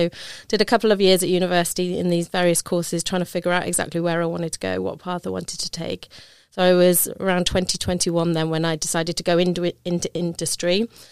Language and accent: English; Birmingham, West Midlands, United Kingdom; born there; moved away; I was born in September 1977, so I'm 46 in a few weeks' time. And I was born in Birmingham, which is very central in the UK.